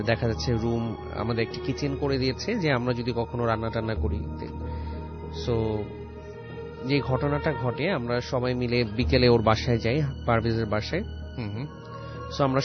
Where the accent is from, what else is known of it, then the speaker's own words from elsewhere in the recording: Dhaka, Dhaka Division, Bangladesh; পুরান ঢাকার সূত্রাপুর থেকে এসেছি।